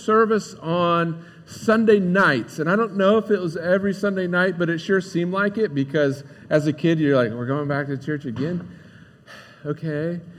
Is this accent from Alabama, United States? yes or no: no; Appleton, Ohio, United States; Hey, I grew up in the Methodist Church. We were at Appleton United Methodist Church. Anybody familiar with the Croton area of Ohio?